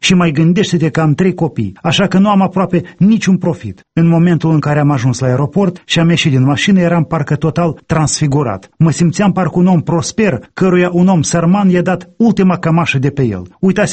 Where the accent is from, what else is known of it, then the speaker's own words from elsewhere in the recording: Moldova; Auzind că sunt din Moldova, o țară săracă